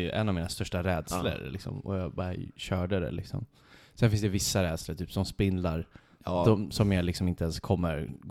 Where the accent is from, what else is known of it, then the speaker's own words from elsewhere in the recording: Krusboda, Stockholm County, Sweden; hemma i Krusboda, jag hade en spindel varannan dag i mitt sovrum